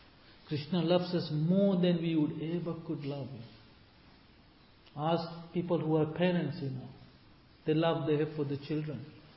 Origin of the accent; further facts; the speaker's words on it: Fiji; I come from Fiji and I see this.